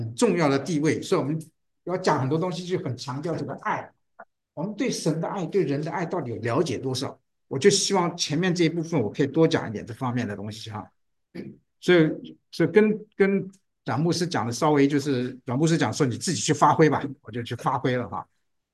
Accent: Taiwan; also born or lived in Thailand / Portugal; 我泰国出生的，7岁的时候回台湾，人家都在念国文，我从台湾是 four 嘛，我从 four 开始啊。 然后后来我去葡萄牙5年啊，念的是美国学校，所以我的中文程度不像你们啊，是小学程度啊

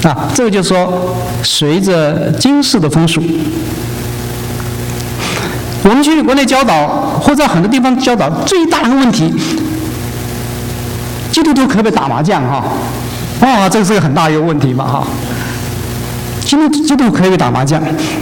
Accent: Guangdong, China; 我是广东人

